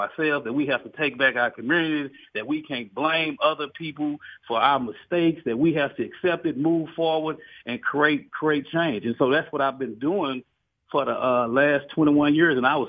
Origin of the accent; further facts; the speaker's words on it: Dallas, Texas, United States; I come from South Dallas, you know, East Dallas